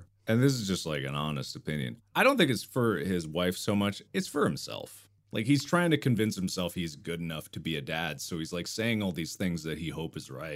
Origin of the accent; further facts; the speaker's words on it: Milford, Ohio, United States; where I grew up in Cincinnati, Ohio, outside, actually, the city, in the small city, Milford.